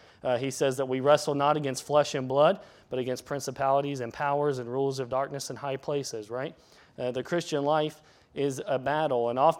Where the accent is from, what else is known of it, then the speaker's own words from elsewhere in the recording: Wilmington, United States; As growing up in Wilmington, he was Pastor Max, one of his best friends, so we had him all the time.